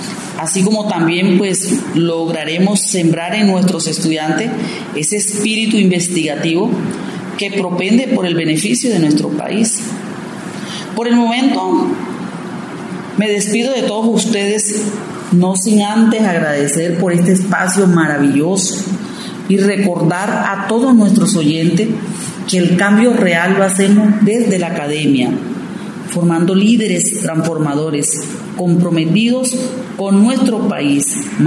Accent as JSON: {"language": "Spanish", "region": "Caribbean Region", "country": "Colombia", "said": "nos caracteriza como costeños, como región."}